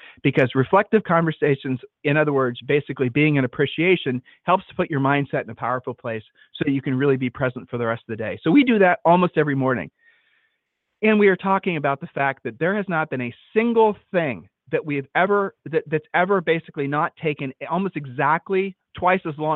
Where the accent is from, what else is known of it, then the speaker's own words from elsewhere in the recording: Ohio, United States; And no, I know we're from Ohio, so no Ohio jokes for those of you who have never been to Ohio.